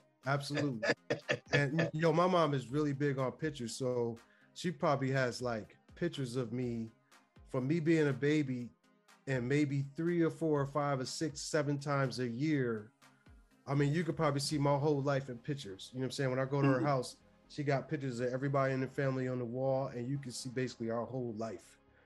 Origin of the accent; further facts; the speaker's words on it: Rochester, New York, United States; now in Nashville, United States; I'm originally from upstate New York, Rochester, New York, and I currently live in Nashville, Tennessee.